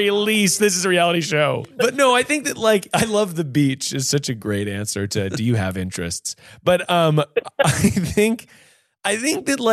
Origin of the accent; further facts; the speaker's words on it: North Carolina, United States; I grew up in North Carolina.